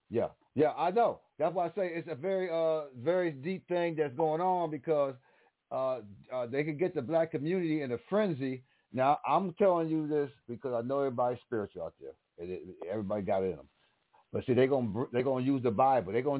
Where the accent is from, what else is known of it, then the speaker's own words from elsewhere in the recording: Miami, Texas, United States; I'm from Miami, Texas.